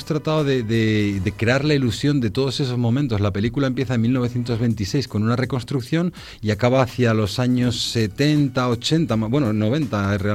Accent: Íscar, Castile and León, Spain; Cuando alguien te pregunta de dónde eres y dices de Íscar y la gente no sabe de dónde está eso y le dices Valladolid, por ejemplo, fuera de España, sí.

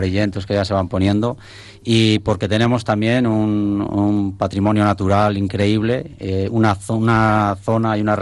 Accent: Castile and León, Spain; Yo me siento muy vallisoletano y muy de Castilla y León. Tengo muy arraigadas muchísimas tradiciones, porque he vivido en Peñaflor de Hornija muchos años.

